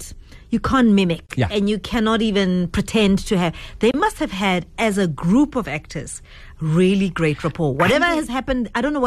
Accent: South Africa; But nah, being a South African right now, ke fragile, ne? Right now. I'm a little bit fragile. I'm feeling sorry for myself as a South African in this gangster paradise, ne?

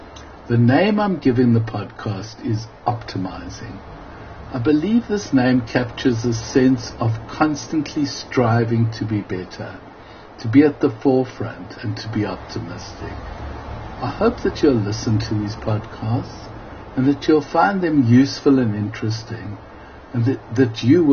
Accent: South Africa; The podcast will also explore my evolution as a South African activist. I've used digital technology in the fight against apartheid.

